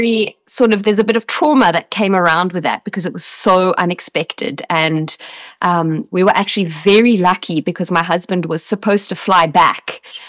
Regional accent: Australia; moved away; growing up in Australia, I was taught that there was God, but I was never like Christian.

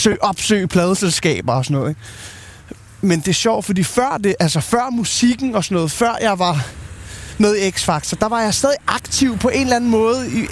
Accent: Søborg, Capital Region of Denmark, Denmark; Jeg er vokset op ude i Højgladsaxe, ude i Søborg.

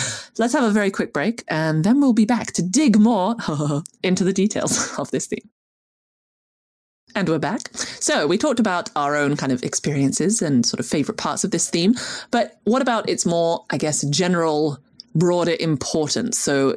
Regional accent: Scotland, United Kingdom; born there; for those listening, I am Scottish by birth, but not

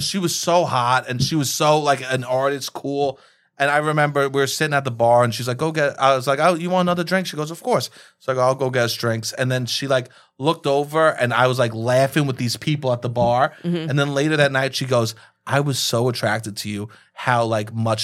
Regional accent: Staten Island, New York, United States; I'm from Staten Island. It's a matriarchy.

